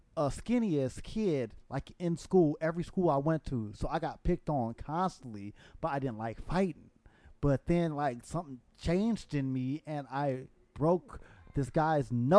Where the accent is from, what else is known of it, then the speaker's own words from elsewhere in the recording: Los Angeles, California, United States; born there; I was born in Los Angeles, California.